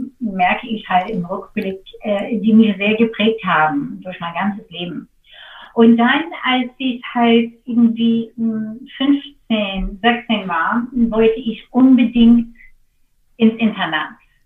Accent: Washington, United States; also born or lived in Seattle; ich bin in Seattle geboren und ich bin aufgewachsen auf einem Insel in Lake Washington, ziemlich gegenüber von Bill Gates.

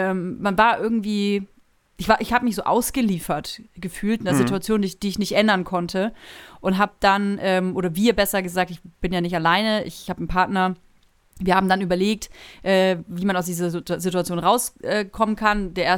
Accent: Nuremberg, Bavaria, Germany; moved away as an adult; now in Berlin, Germany; Ich bin mit 20 nach Berlin gezogen. Ich komme ursprünglich aus Nürnberg und habe 13 Jahre, glaube ich, jetzt in Berlin gelebt.

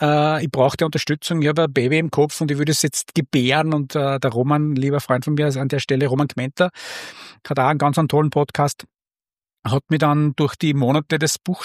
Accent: Linz, Upper Austria, Austria; born there; gebürtiger Oberösterreicher Linzer, lebt da auch mit meiner Frau gemeinsam.

